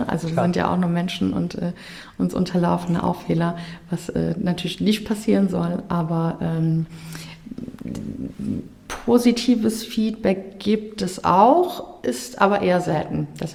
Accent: Eschweiler, North Rhine-Westphalia, Germany; born there

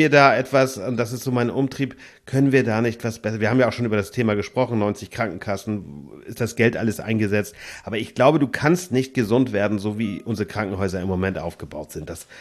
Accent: Germany; Aber ich sehe es halt immer, wir Deutschen können das alleine gar nicht reißen.

